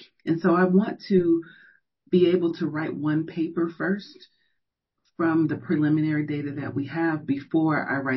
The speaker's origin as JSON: {"language": "English", "town": "Chicago", "region": "Illinois", "country": "United States", "also_born_or_lived": "Columbus, Ohio", "lives_now": "Houston, United States", "said": "I moved here from Columbus, Ohio. I'm from Chicago."}